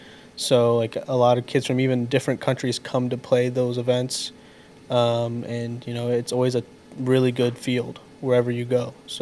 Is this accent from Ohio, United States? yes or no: yes; Columbus, Ohio, United States; I'm a fifth-year senior, and I'm from Columbus, Ohio.